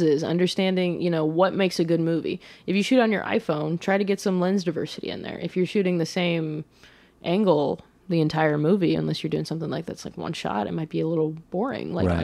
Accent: Olathe, Kansas, United States; I'm from Olathe, Kansas, which is a suburb of Kansas City, Missouri, okay, right. On the Kansas side.

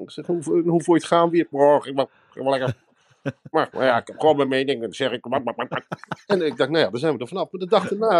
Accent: Arnhem, Gelderland, Netherlands; Dat ken ik wel een beetje als Arnhemmer zijnde.

